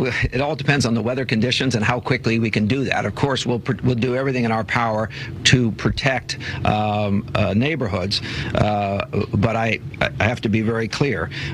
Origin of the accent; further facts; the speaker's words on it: Stamford, Connecticut, United States; my hometown of Stamford